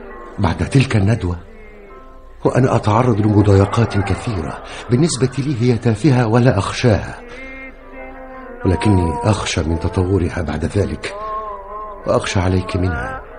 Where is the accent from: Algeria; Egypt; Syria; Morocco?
Egypt; now in Norway